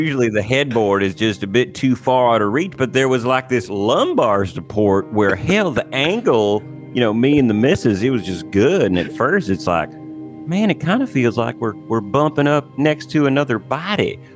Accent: Midwest, United States; We are both from the North, from the Midwest.

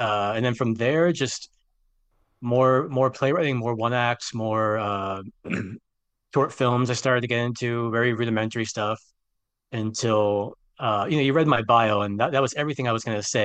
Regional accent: Miami, Florida, United States; Background about me. I grew up in Miami, Florida. youngest of three, Italian Puerto Rican household

